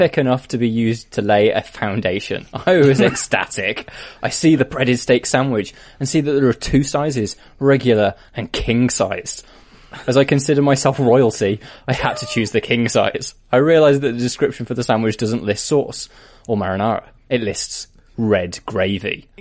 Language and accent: English; Orlando, Florida, United States; We're freezing as we're from Orlando, Florida, but are having an incredible time.